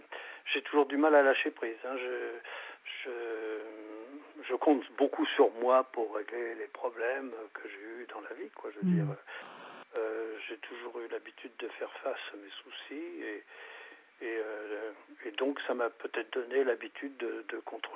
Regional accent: Paris, Île-de-France, France; Moi, je suis originaire de Paris.

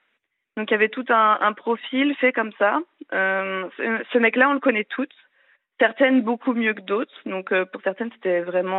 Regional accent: Beaune, Bourgogne-Franche-Comté, France; now in Belgium; Moi je viens de Beaune, donc mon histoire ça s'est passé à Beaune, mais j'appelle depuis la Belgique et j'ai 21 ans.

